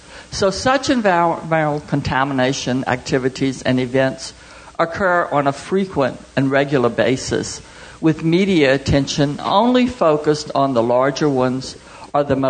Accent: New Iberia, Louisiana, United States; I'm from New Iberia, Louisiana. I'd like to welcome you all to Louisiana, even though it is hot and humid. We love it here.

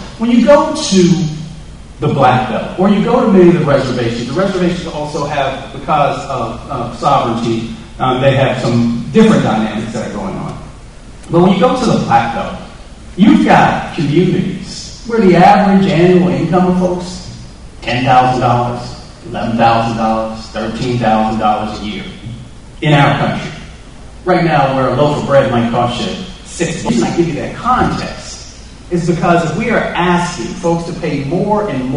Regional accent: Michigan, United States; also born or lived in Appalachia; So I grew up in two places. I grew up in Appalachia and I grew up in Michigan.

